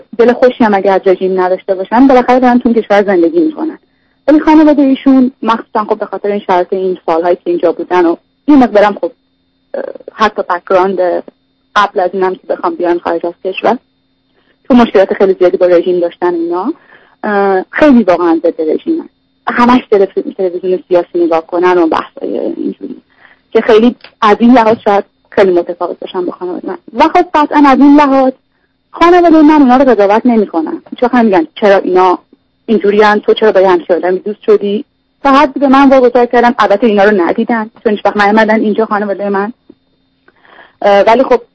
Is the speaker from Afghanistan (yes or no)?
no; Iran; moved away as an adult; من از اروپا تماس میگیرم. من 3.5 سال پیش از ایران اومدم بیرون، رفتم فرانسه برای فوق لیسانس تو ایران، دانشگاه تهران لیسانس خونده بودم